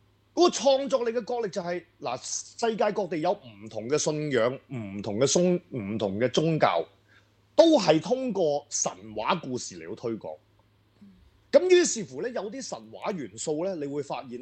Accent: Hong Kong; 譬如我哋香港人就覺得食中秋節烤肉好似好撚奇怪咁樣咯

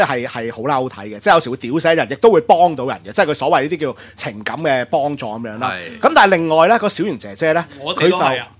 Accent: Guangdong, China; 我廣東人好少啊，不過係咪廣東啊？唔知啊，我哋好少食原隻嘅嘢啦

